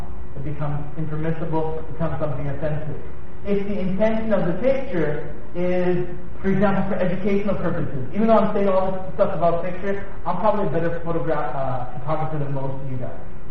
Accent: Winnipeg, Manitoba, Canada; we grew up in Hicktown, Winnipeg, where we were the only black kids in school

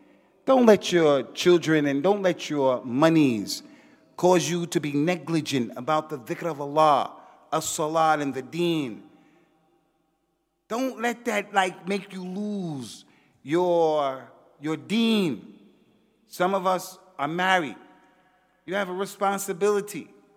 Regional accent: United States; I grew up in America as an athlete.

